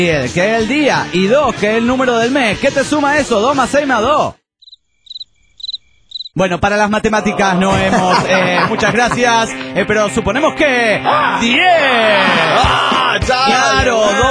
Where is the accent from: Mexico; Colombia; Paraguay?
Mexico; Puebla; de aquí del estado de Puebla